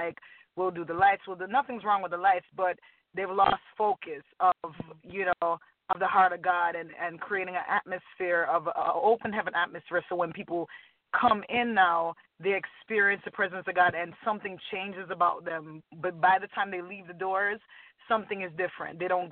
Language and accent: English; Jamaica; I'm, number one, I'm Jamaican.